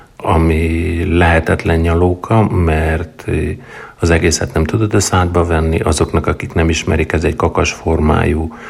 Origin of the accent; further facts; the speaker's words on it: Báta, Tolna, Hungary; Valószínűleg tudjátok, Bátán nőttem föl, ez egy pici zsákfalu